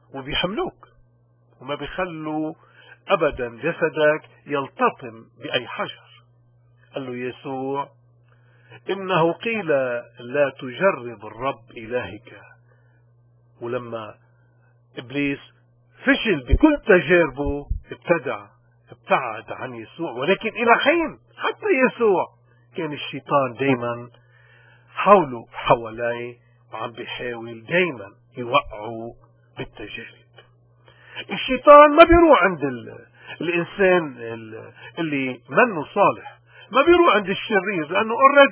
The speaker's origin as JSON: {"language": "Arabic", "country": "Lebanon", "said": "اليوم بعالم السياسة وناخد بلدنا لبنان بالتحديد"}